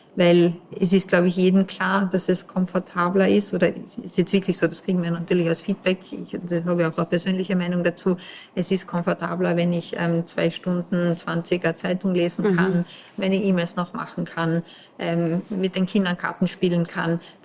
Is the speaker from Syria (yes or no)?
no; Austria; Aber da sind wir schon stolz als Österreicher